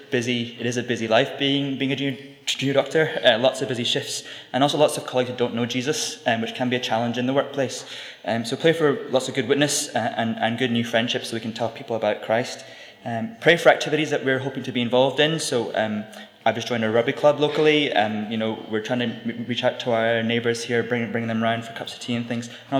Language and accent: English; Istanbul, Turkey; moved away as an adult; now in United Kingdom; I was born in Istanbul, Turkey, to missionary parents. So my dad's from Scotland and my mum's from Singapore. So I grew up in Istanbul till I was 18 and went to uni.